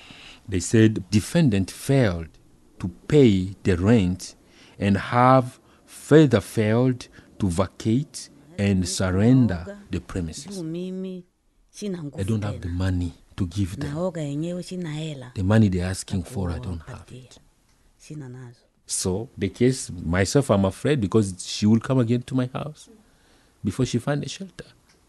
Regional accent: DR Congo; now in United States; I'm 36 years old. I'm from the Congo, the Democratic Republic of Congo, and I've been resettled. So now I'm in America since 2014, December.

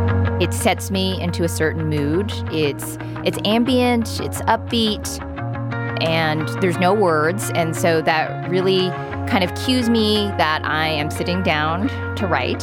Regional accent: California, United States; I'm from the Bay Area. I'm a writer and journalist.

